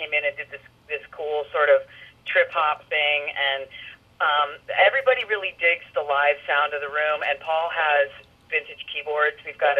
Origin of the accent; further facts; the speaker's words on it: California, United States; I'm from Northern California.